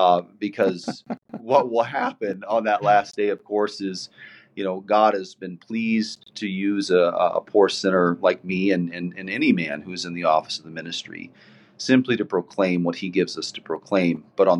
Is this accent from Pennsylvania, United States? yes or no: no; South Dakota, United States; you know, born and raised in South Dakota